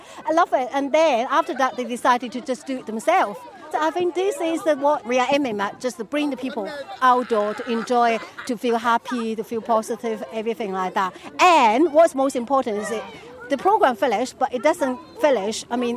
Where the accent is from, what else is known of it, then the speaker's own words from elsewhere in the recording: Guangzhou, Guangdong, China; English is a second language; now in Scotland, United Kingdom; I'm originally from China, Canton, China. I speak Cantonese and Mandarin. But I have been here for 11 years.